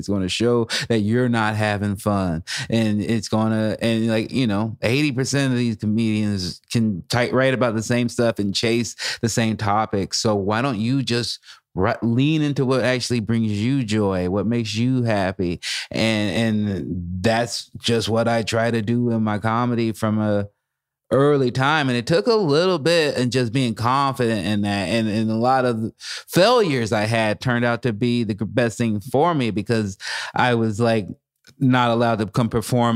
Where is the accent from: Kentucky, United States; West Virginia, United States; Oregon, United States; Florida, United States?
Oregon, United States; Salem; I'm going to book my own gigs in my hometown of Salem, Oregon, because I need to feed my son.